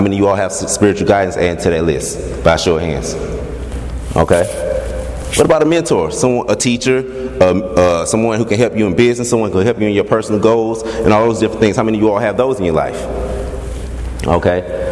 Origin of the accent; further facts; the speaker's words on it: East St. Louis, Illinois, United States; I was born in East St. Louis all my life.